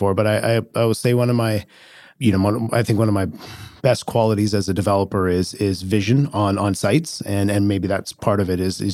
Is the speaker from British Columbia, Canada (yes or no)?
yes; Richmond, British Columbia, Canada; now in Kelowna, Canada; I grew up in Richmond, moved out to Kelowna in 07